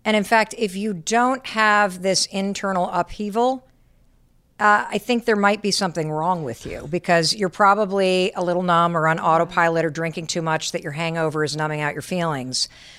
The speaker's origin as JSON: {"language": "English", "region": "Michigan", "country": "United States", "tie": "born or raised there", "said": "So I grew up in Michigan and I went to Dartmouth."}